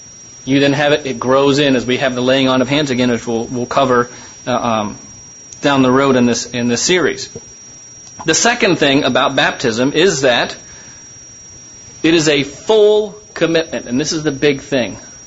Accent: Ohio, United States; I think I've mentioned before, I grew up in Northeast Ohio

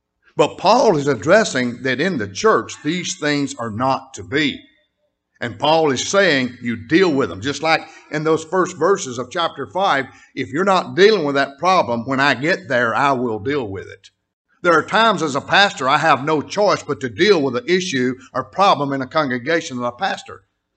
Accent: the South, United States; I grew up in the South. I never had a plate of catfish yet because I grew up in this church.

